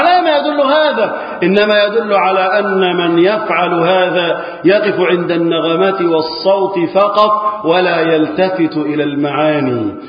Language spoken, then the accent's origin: Arabic; Egypt; اللهم احفظ بلدنا مصر وسائر بلاد المسلمين